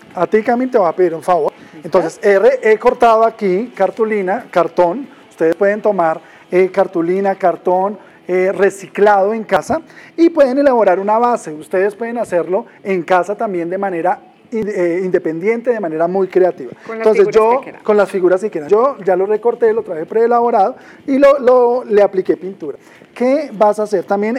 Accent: Santander, Colombia; Soy santandereano, vengo papá, mamá santandereanos.

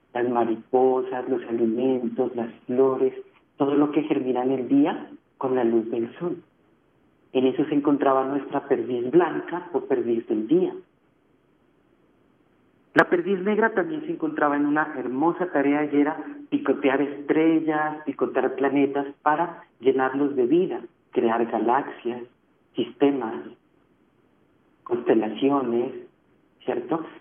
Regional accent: Nariño, Colombia; es una historia del sur de Nariño, de mi pueblo, de Los Pastos.

